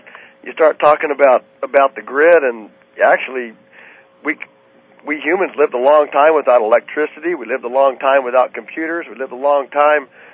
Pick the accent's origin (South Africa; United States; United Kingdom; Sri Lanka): United States; also born or lived in Venezuela; being American, of course, we were prime targets for the communist instigated rebels.